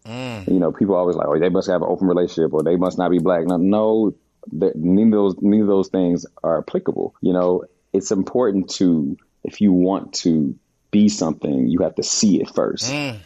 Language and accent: English; Baltimore, Maryland, United States; now in Los Angeles, United States; he lives in my hometown of Baltimore. And like, I live